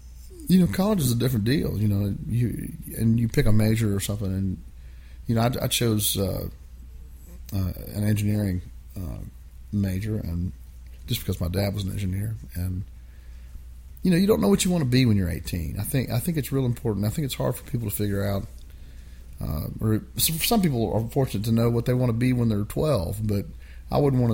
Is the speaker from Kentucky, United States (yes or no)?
yes; Kentucky, United States; In Kentucky, but okay, not in my hometown, in a different town.